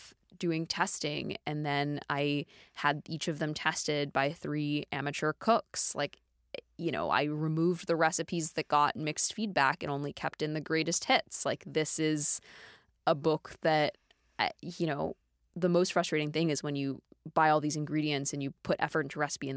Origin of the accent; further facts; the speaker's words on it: Dallas, Texas, United States; the fact that I grew up in Dallas, Texas, and the influences from that, the television shows I watched and the movies I was obsessed